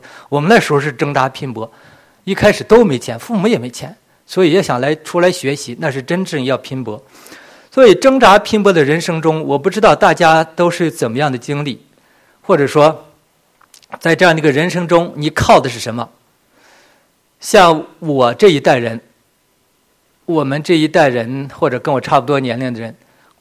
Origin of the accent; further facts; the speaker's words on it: Chifeng, Inner Mongolia, China; 我太太已经先回到我的老家赤峰去了，我就想我也干脆回去就算了。